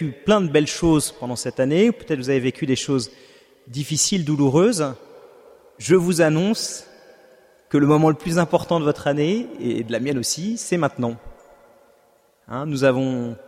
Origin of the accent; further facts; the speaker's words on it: Paris, Île-de-France, France; je viens de Paris